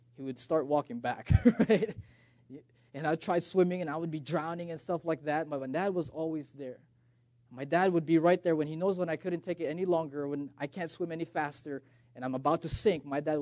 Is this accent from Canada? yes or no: yes; Canada; I'm actually from Canada and just out here for the summer, inviting folks, helping the church out here.